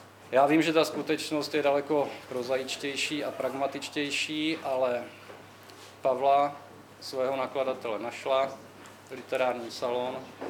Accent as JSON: {"language": "Czech", "town": "Brno", "region": "South Moravian Region", "country": "Czechia", "said": "Sám jsem básník ze Židenic, takže nevylučuju, že bych také mohl něco spáchat."}